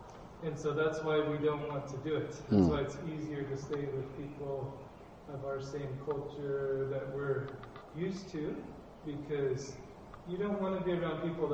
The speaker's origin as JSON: {"language": "English", "country": "United States", "moved": "as an adult", "said": "So I'm from the States, and I've lived here about a year and a half, so I'm still on the learning curve."}